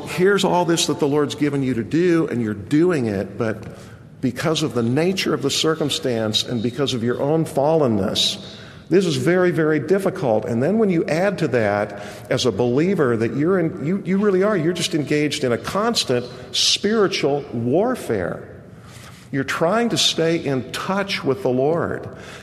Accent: Kansas, United States; I grew up in Kansas. We very often had a bird dog.

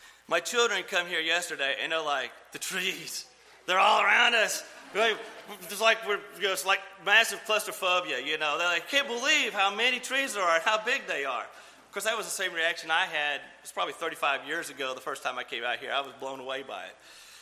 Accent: Crosbyton, Texas, United States; My hometown of Crosbyton is about, probably from my back porch, about 9 miles away.

